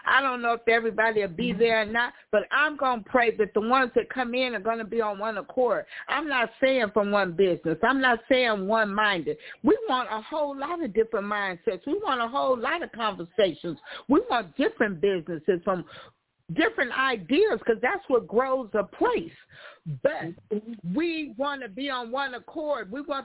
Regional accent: Fresno, California, United States; I talk a little flat and a little country, and I ain't even from the country, y'all. I'm right here from Fresno. I ain't from back nowhere, back here.

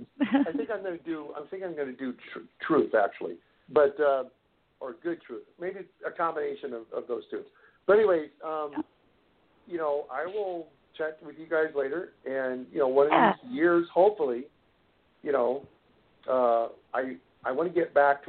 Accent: Iowa, United States; I grew up in Iowa. You know, I'm a farm boy.

